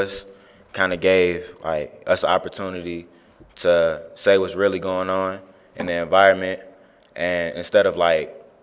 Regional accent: Durham, North Carolina, United States; I'm from Durham, we have a lot of gangs, a lot of violence.

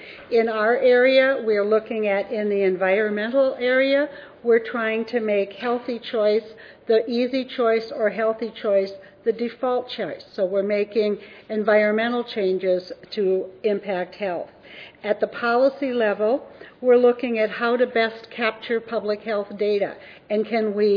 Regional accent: Minnesota, United States; I'm from Otter Tail County.

